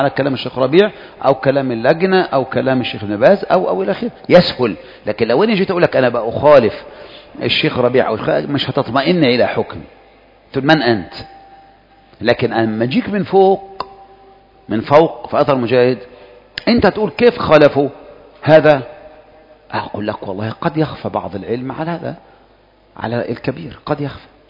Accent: Egypt; احنا مصريين زي بعض وفاهمين.

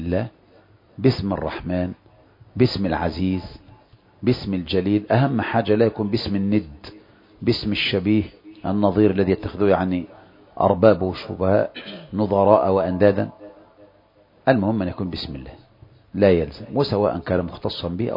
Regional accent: Egypt; لكن إذا كانت تلبس المرأة كما هو منتشر عندنا في مصر، تلبس العباءة عادي على الكتفين

